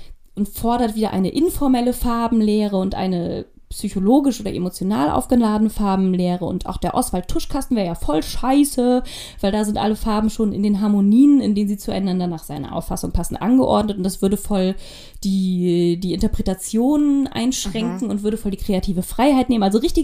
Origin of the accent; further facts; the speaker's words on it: Bremen, Germany; ich bin in Bremen zur Schule gegangen